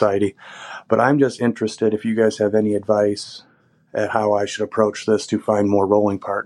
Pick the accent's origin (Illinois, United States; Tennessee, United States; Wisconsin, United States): Illinois, United States; I'm from Central Illinois over in the US.